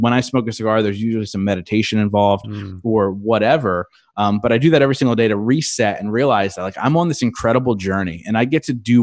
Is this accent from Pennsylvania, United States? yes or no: yes; Reading, Pennsylvania, United States; I want to do a live event in my hometown of Reading, Pennsylvania, where there's no airport.